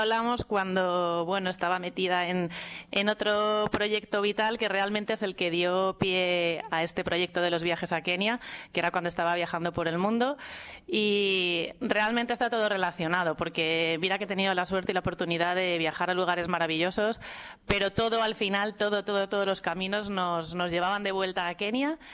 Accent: Madrid, Community of Madrid, Spain; soy del barrio del Retiro.

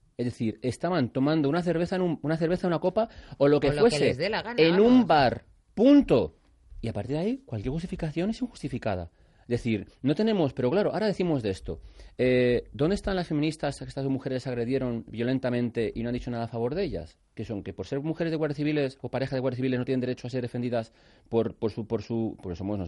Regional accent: Spain; como policía, como ciudadano, como español

